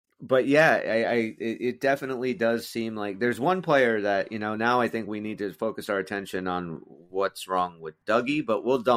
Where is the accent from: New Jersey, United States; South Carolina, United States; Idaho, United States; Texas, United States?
New Jersey, United States; And I'm like, we're from Jersey, man.